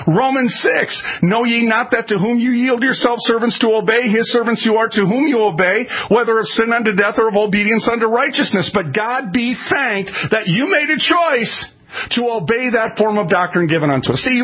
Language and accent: English; Minneapolis, Minnesota, United States; You know, I got to be careful because I'm from North Minneapolis and I remember some of the words that they use.